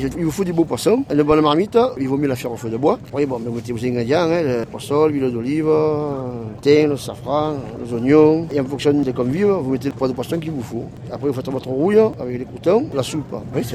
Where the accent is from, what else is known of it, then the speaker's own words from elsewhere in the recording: Marseille, Provence-Alpes-Côte d'Azur, France; Je suis marseillais, c'est pas la bouillabaisse. Bon, je suis atterri ici parce que je me suis marié ici.